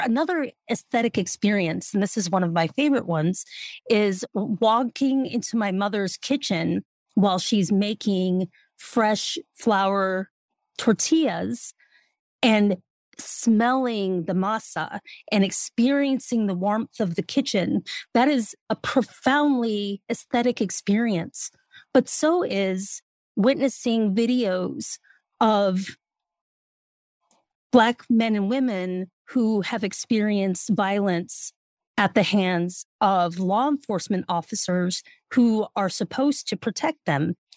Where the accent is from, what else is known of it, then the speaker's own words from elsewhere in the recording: Denver, Colorado, United States; although I'm from Denver, so you can guess my allegiances.